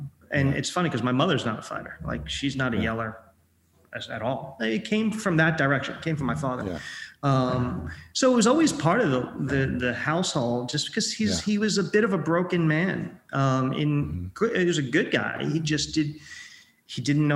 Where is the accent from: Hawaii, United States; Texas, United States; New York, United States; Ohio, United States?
New York, United States; Staten Island; So I grew up in New York, and I'm a borough boy. I grew up in Staten Island.